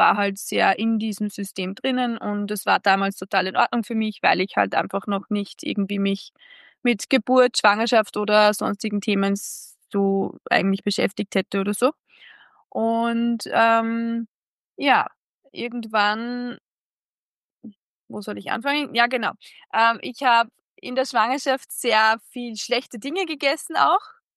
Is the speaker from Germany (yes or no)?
no; Upper Austria, Austria; ich komme aus Oberösterreich, aus dem Mühlviertel und bin heuer 30 Jahre, letztes Jahr 30 Jahre alt geworden